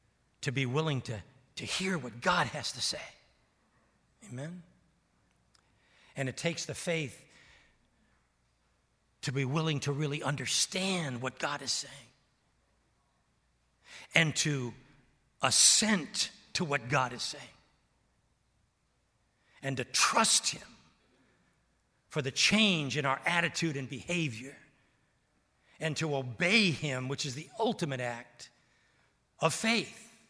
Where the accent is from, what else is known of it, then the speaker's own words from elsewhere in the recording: Annapolis, Maryland, United States; now in New York, United States; I grew up in Annapolis. My dad was a Navy guy, and I was a Navy brat, and so right near Baltimore.